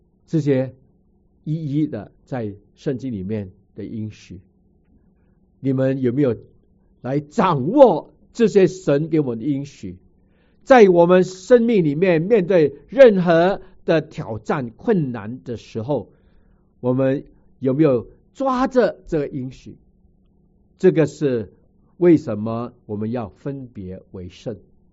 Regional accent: China; 我们中国人到新年的时候，我们一定会找一个新的衣服穿上。我还记得小的时候父母到新年的时候给一个新的衣服让我们穿

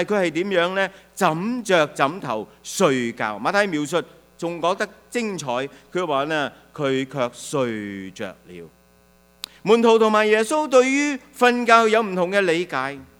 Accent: China

